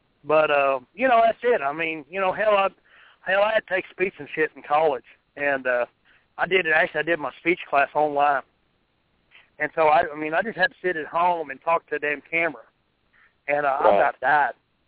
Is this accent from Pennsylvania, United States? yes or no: no; Texas, United States; hell, you're from Tennessee, I'm from Texas.